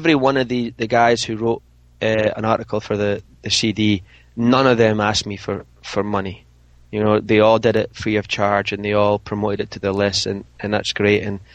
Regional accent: Scotland, United Kingdom; when I was growing up in Scotland

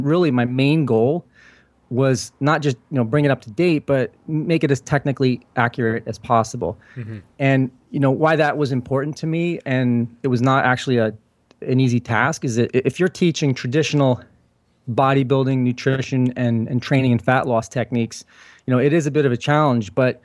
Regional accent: San Jose, California, United States; born there; I was born in San Jose area, mm-hmm. and I love the Bay Area.

